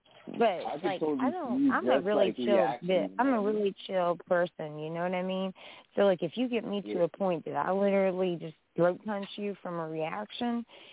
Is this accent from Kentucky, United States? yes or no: no; West Virginia, United States; I'm from West Virginia, man.